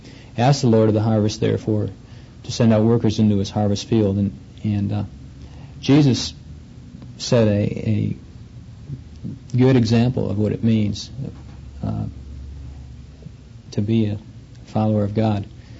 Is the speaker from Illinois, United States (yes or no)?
no; Milwaukee, Wisconsin, United States; And now my cousin is in Oklahoma City. And see, we're all from Milwaukee.